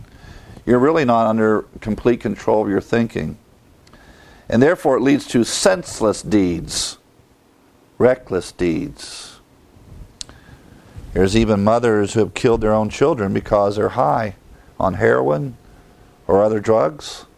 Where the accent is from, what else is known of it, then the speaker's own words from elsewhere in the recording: Ohio, United States; Now, growing up in Ohio, we had cider